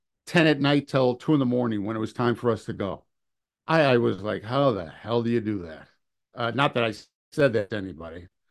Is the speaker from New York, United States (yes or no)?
yes; Orchard Park, New York, United States; I'm talking from Buffalo back out to Orchard Park where I grew up